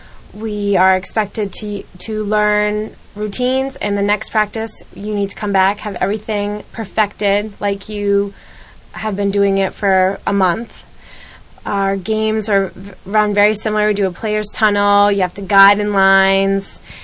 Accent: New Hampshire, United States; I'm from the Seacoast area, so I drive an hour and a half to and from practice.

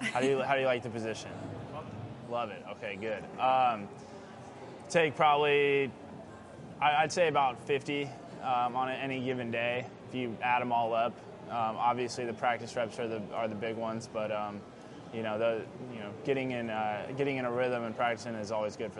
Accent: San Diego, California, United States; I'm from San Diego, California.

